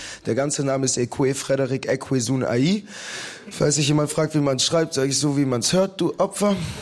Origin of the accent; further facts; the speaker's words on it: Bavaria, Germany; Ich bin Österreicher. Tatsächlich. Nicht nur Österreicher offensichtlich. Ich bin genau genommen deutsch-togolesischer Österreicher aus Bayern.